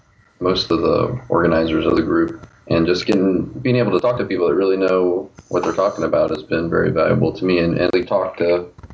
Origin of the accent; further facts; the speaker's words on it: Raleigh, North Carolina, United States; I grew up in Raleigh, and I know they're very tech-savvy.